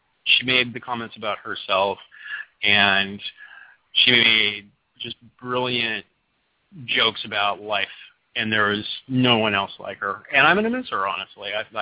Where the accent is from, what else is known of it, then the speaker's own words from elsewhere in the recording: Ephrata, Washington, United States; But we grew up together in Central Washington, in Ephrata, and he and I got to see a lot of stuff together.